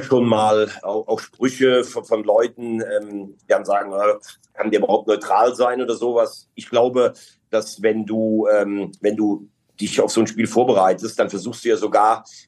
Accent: Bell, Rhineland-Palatinate, Germany; Also ich selber komme vom Laacher See, das liegt zwischen Koblenz und Bonn. Mein Heimatort Bell ist vom Rhein 10 Kilometer entfernt.

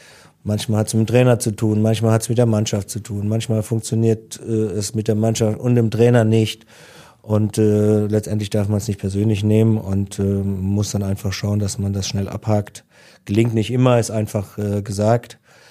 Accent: Meckesheim, Baden-Württemberg, Germany; beim TSV Meckesheim, wo ich herkomme, wo ich groß geworden bin.

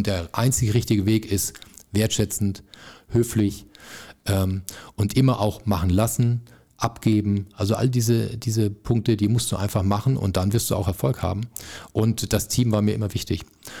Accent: Electoral Palatinate (Kurpfalz), Germany; now in Hamburg, Germany; Also ich bin im Herzen bin ich zwar Kurpfälzer und wenn jetzt hier einer am Tisch sitzen würde, der Dialekt spricht, ich würde sofort in meinen Dialekt zurückfallen. Also im Herzen bin ich Kurpfälzer, aber ich liebe Hamburg, ich bin in Hamburg zu Hause

